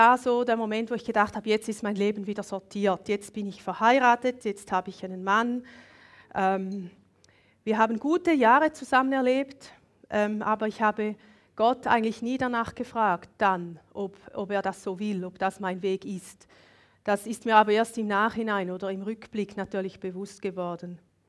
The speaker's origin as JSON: {"language": "German", "region": "Thurgau", "country": "Switzerland", "tie": "born or raised there", "said": "ich bin auf dem Seerücken aufgewachsen."}